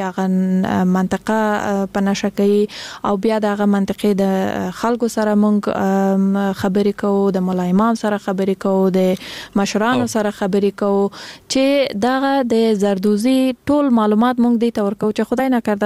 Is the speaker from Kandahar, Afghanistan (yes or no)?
yes; Kandahar, Afghanistan; زه خپل د کندهار د ولایت یم